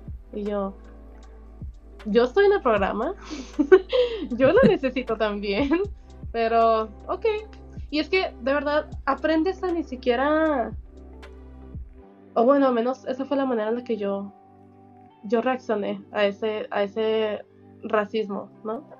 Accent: Mexico; now in United States; eso es un poquito de mi experiencia como filósofa mexicana, mujer en Estados Unidos

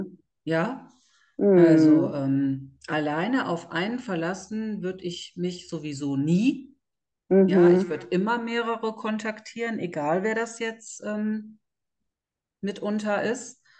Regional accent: North Rhine-Westphalia, Germany; Ich komme ja aus dem Raum Düsseldorf.

